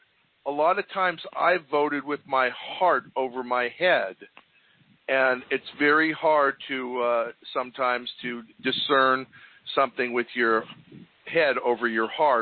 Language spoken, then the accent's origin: English; Highland Park, United States; I come from Highland Park. So that's blue collar, man.